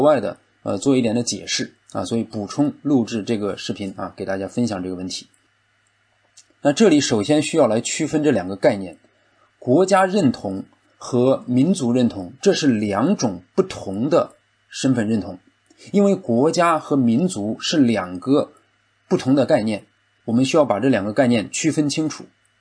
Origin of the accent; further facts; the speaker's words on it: China; 神让我们出生在中国，成长在中国，我们是中国人